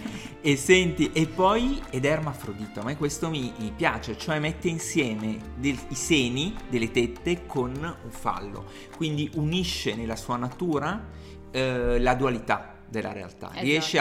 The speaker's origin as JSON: {"language": "Italian", "town": "Naples", "region": "Campania", "country": "Italy", "said": "perché sono napoletano, no? E quindi vado a Napoli"}